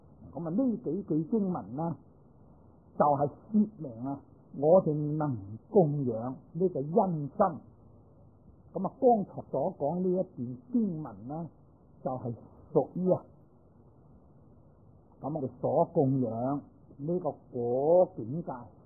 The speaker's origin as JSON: {"language": "Cantonese", "country": "China", "said": "咁我哋中國人所知啦，好似九華山地藏菩薩、五台山別法嘅地方，都有好多菩薩。"}